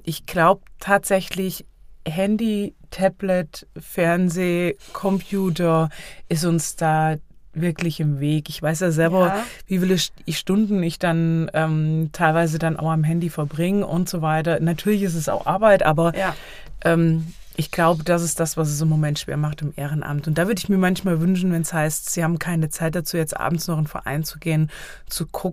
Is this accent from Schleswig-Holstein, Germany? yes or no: no; Hesse, Germany; das Kegelspiel, was ja meine Heimat ist.